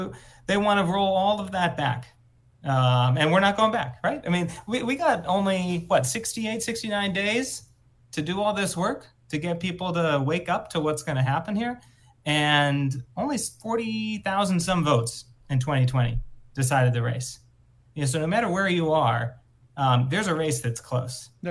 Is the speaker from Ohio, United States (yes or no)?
no; Minnesota, United States; Governor Walz was able to do in Minnesota, my home state